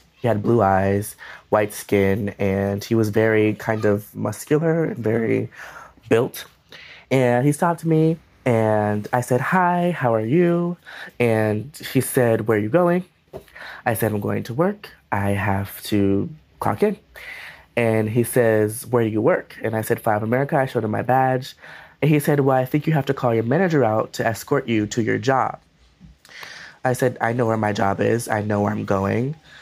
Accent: Minneapolis, Minnesota, United States; I am from Minneapolis, Minnesota, and I am 18 years old

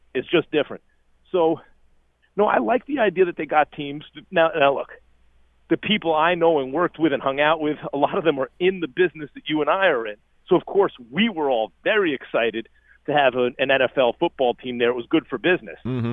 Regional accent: New York, United States; Like, okay, so I grew up in New York. I live in New York now.

